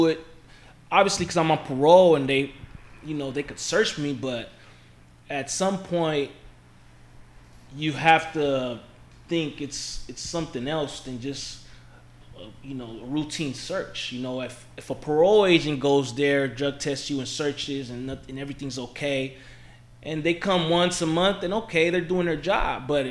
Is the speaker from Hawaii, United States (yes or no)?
no; San Francisco, California, United States; I grew up in the Mission. You know, it's a predominantly Hispanic neighborhood.